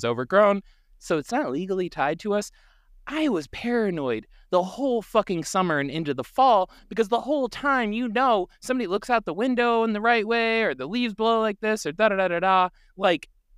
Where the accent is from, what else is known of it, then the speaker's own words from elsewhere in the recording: Ohio, United States; I grew up not far from there. I grew up in Northwest Ohio.